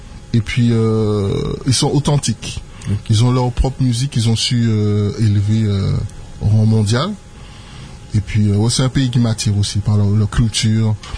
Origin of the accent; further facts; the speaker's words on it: Rivière-Salée, Martinique; now in Schœlcher, Martinique; En fait, je suis originaire de Rivière Salée, maintenant j'habite Terreville, Shelter.